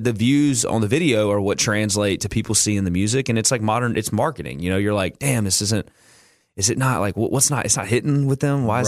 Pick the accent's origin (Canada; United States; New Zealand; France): United States; Louisiana; Bo and I grew up together in Louisiana